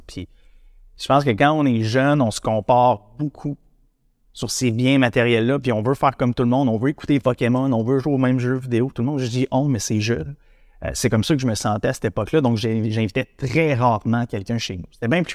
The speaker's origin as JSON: {"language": "French", "town": "Percé", "region": "Quebec", "country": "Canada", "tie": "born or raised there", "said": "Donc, j'ai grandi à Percé, en Gaspésie, un beau village. Écoutez, un majestueux village au bord de l'océan, dans le fond de la Gaspésie."}